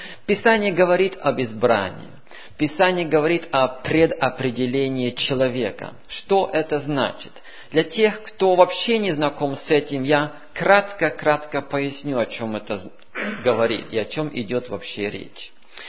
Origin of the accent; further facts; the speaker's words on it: Russia; мы, как выходцы из России, там, Когда союз был закрытый